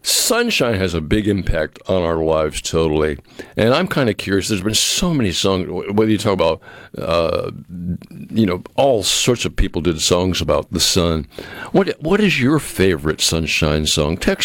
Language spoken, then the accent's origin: English; Massachusetts, United States; They're from Massachusetts. I'm from Massachusetts.